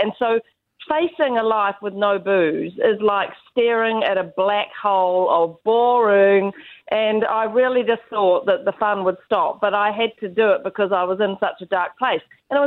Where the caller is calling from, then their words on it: New Zealand; I'm here from New Zealand.